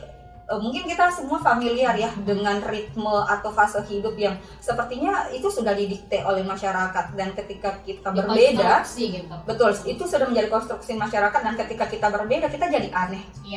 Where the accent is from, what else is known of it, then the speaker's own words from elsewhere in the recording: Bone, South Sulawesi, Indonesia; Kemudian kedua, saya dari Bone.